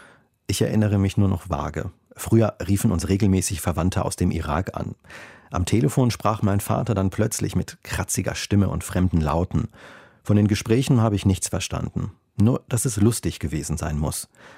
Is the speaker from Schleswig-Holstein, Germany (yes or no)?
no; North Rhine-Westphalia, Germany; born there; mein Vater kommt aus einem fernen Land, dem Irak. Mehr konnte ich dazu nicht sagen. Ich bin im Ruhrgebiet geboren und in einer Kleinstadt aufgewachsen. Zusammen mit meiner deutschen Mutter, meiner Schwester und Papa. Wir waren noch nie im Irak.